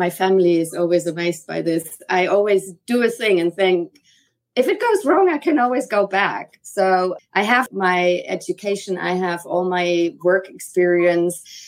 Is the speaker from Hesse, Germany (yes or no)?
yes; Frankfurt, Hesse, Germany; English is a second language; I'm originally from Germany, Frankfurt. I grew up there, but since I was a little child, I always told my parents, I think I don't want to live in Germany. I want to live abroad